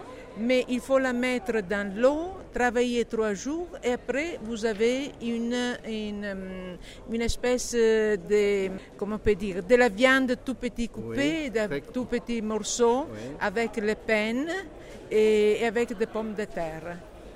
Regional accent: Venice, Veneto, Italy; born there; Mais je suis née à Venise. Je suis née à Venise, je suis une vieille dame.

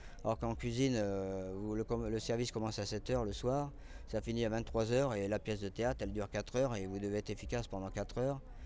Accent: Pornic, Pays de la Loire, France; je suis de Pornic, un petit village, on appelle ça un petit village coincé entre la Vendée et la Bretagne. Je peux même dire que je suis le dernier port breton avant la Bretagne. Et bah, je suis assez fier de mes origines

